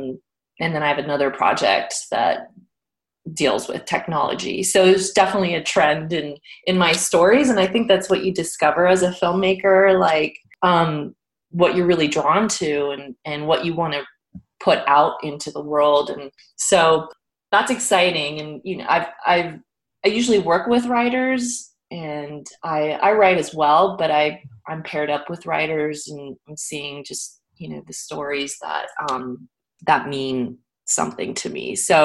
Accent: California, United States; also born or lived in New York; I'd lived in New York for almost 19 years. And then I finally did the move to LA without a job. And I'm from California

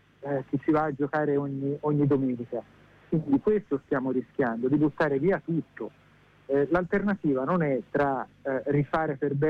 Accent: Florence, Tuscany, Italy; E questo io da fiorentino non lo voglio, non lo posso permettere.

